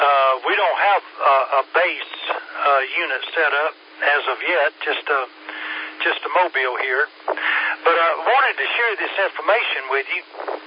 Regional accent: Fancy Gap, Virginia, United States; I'm new to the area. I'm actually from Fancy Gap, Virginia

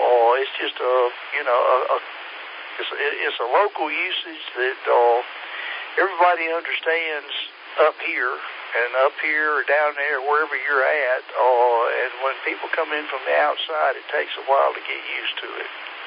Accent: Statesville, North Carolina, United States; now in Asheville, United States; I grew up in Statesville. You know where that's at. And we used to call that the foothills. When I went to college in Raleigh, I was amazed at how many of the people down there thought that I came from the mountains.

